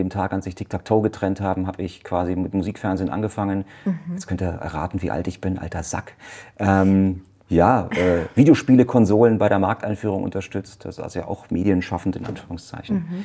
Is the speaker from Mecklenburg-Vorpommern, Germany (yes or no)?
no; Munich, Bavaria, Germany; Und was machen wir so? Gebürtiger Münchner hier, also um die Ecke wohne ich.